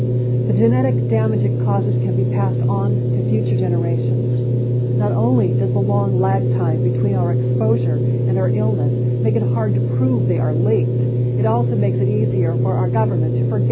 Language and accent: English; Salt Lake City, Utah, United States; As a child growing up in Salt Lake City, I was under the clouds from atomic testing.